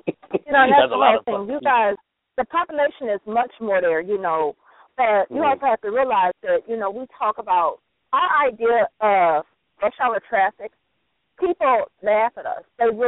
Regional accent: Ohio, United States; You know, and I'm from Ohio, so I say this honestly, that people from Ohio don't know how to drive

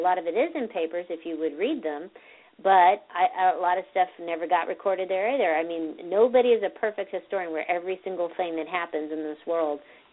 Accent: California, United States; Just because I'm from California doesn't mean I'm a hippie.

